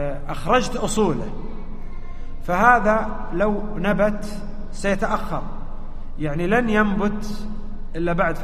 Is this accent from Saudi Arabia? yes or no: yes; Saudi Arabia; حنا عندنا في السعودية ما أدري أنا عندكم